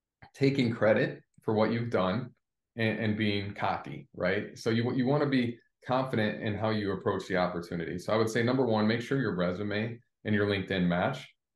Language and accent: English; South Bend, Indiana, United States; I grew up in South Bend, Indiana